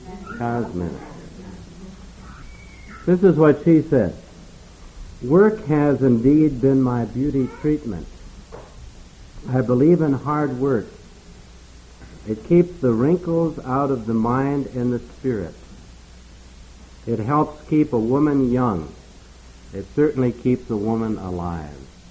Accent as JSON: {"language": "English", "town": "Minneapolis", "region": "Minnesota", "country": "United States", "said": "I'm from Minneapolis."}